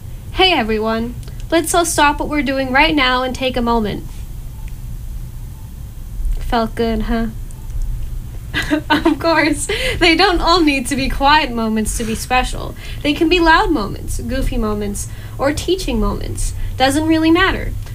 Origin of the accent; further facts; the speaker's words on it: New Jersey, United States; I mean, I'm from New Jersey. That's not New England, but it's East Coast.